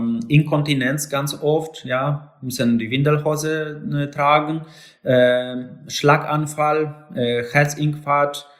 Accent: Lower Silesian Voivodeship, Poland; German is a second language; also born or lived in Poznań; ich habe neben Hirschberg in Schlesien ausgewachsen. Dort auch bin geboren und vor 15, 16 Jahren bin nach Posen gezogen.

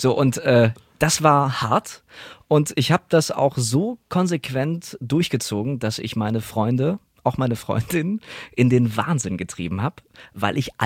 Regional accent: North Rhine-Westphalia, Germany; Ich komme aus dem Pott.

